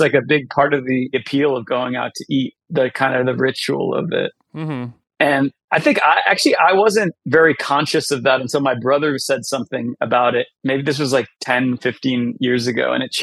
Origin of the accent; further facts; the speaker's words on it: United States; born there; I was born in 83 in America. I'm the only person in my family who was born in America